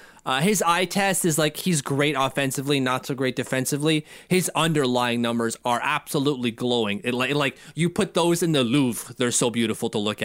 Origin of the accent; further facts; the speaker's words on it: Hull, Quebec, Canada; born there; One, I was born in Hull, Quebec.